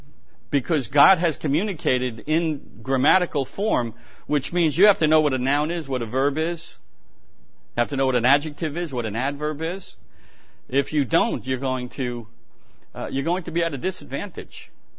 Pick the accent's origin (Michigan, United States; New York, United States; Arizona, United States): New York, United States; Being a New Yorker, I speak from a New York perspective, and I use analogies that New Yorkers can appreciate.